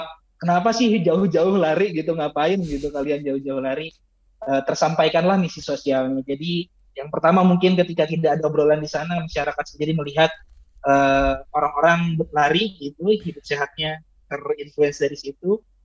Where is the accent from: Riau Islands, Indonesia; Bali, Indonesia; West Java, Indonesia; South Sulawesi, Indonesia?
West Java, Indonesia; Bandung; Saya sebagai orang Bandung gitu, pas kemarin ke Sumatera Utara